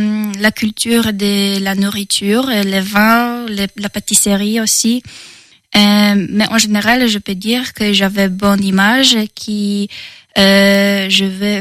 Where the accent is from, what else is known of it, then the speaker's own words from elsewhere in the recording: Gdynia, Pomeranian Voivodeship, Poland; born there; French is a second language; Et ma ville natale, Gdynia, il faut profiter des charmes de la mer Baltique.